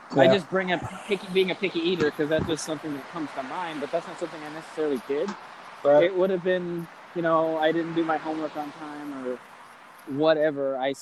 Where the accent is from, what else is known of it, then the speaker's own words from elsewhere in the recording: California, United States; I'm from California, dude.